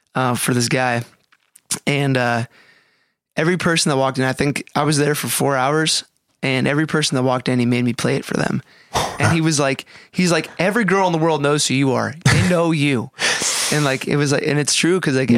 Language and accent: English; Youngstown, Ohio, United States; I'm from Youngstown, Ohio. I'm not a redneck.